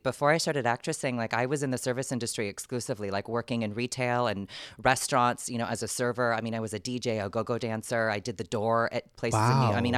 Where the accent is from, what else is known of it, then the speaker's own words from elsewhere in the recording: San Diego, California, United States; moved away as an adult; now in New York, United States; Well, I'm from San Diego, California. So California girl through and through.